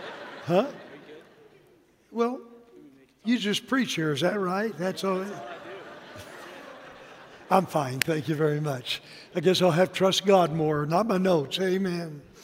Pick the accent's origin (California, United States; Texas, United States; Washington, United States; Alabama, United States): Texas, United States; born there; So I was born in Texas. You can take a guy out of Texas, but you can't take the Texas out of the guy.